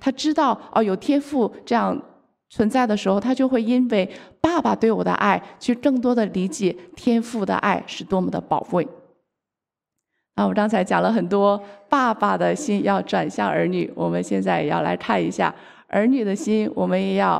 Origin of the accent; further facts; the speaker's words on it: Jilin, China; now in Qingdao, China; 那我工作的时候很多人知道我是在山东青岛工作，但我的老家是在东北，在吉林。